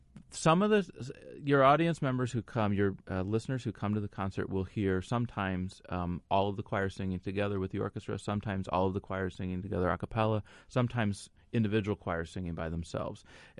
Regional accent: Columbus, Indiana, United States; actually he's from my hometown, Columbus, Indiana

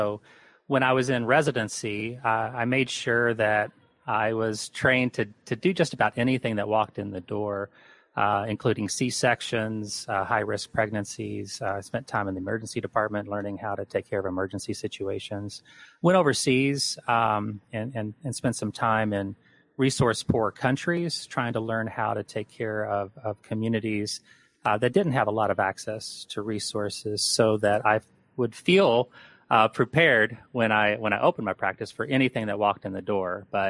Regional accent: Indiana, United States; Yeah, I'm from southern Indiana, so I grew up in the Basic area.

